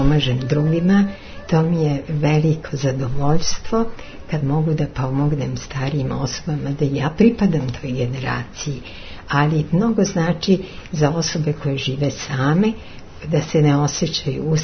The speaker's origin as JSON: {"language": "Serbian", "region": "Belgrade", "country": "Serbia", "tie": "born there", "also_born_or_lived": "Bosnia", "said": "iako sam rođena u Beogradu."}